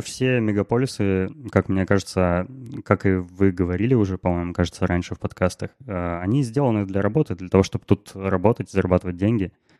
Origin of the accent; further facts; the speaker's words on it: Novosibirsk, Novosibirsk Oblast, Russia; now in Moscow, Russia; я из Новосибирска-то уехал лет 6 уже назад, поэтому я практически москвич.